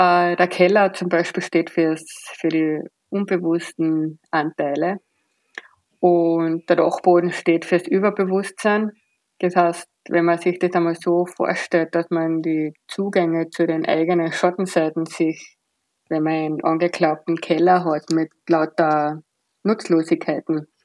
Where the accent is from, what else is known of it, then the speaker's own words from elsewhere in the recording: Carinthia, Austria; ich bin in Kärnten aufgewachsen, aus meiner Heimat